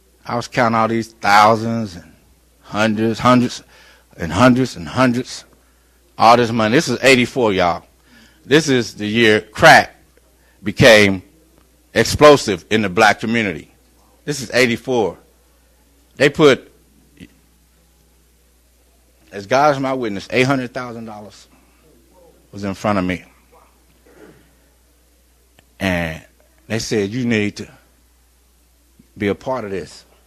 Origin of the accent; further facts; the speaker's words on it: Indianapolis, Indiana, United States; moved away as an adult; now in Augusta, United States; I end up deciding to leave almost overnight to come down here to Augusta. I'm from Indianapolis.